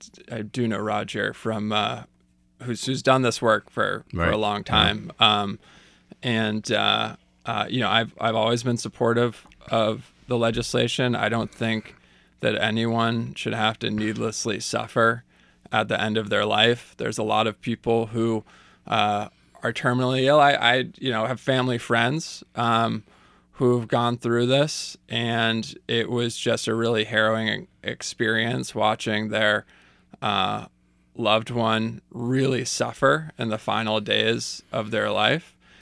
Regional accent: Massachusetts, United States; And so, you know, growing up on the Cape, I have lost a lot of friends and people I've known to the opioid epidemic.

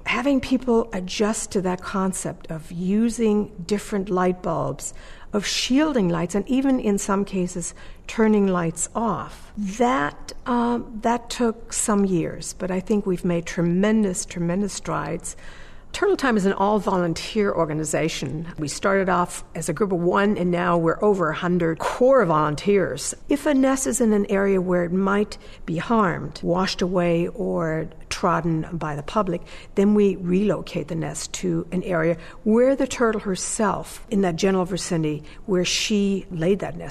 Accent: Germany; I grew up in Germany. I'm an only child.

